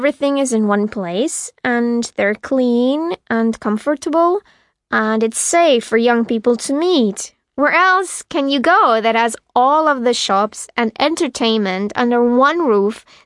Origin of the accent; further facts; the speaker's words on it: Romania; English is a second language; I'm from Romania, so I think we live in a pretty international house.